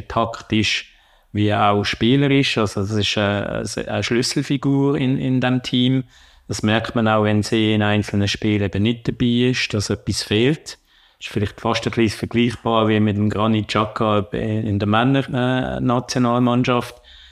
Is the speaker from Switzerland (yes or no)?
yes; Switzerland; für uns als Schweizer